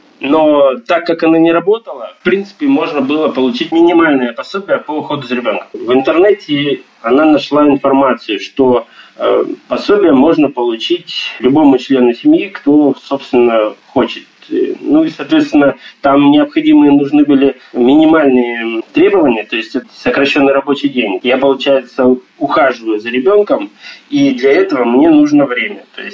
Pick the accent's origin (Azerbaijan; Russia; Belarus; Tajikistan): Russia; Saint Petersburg; И я из Санкт-Петербурга.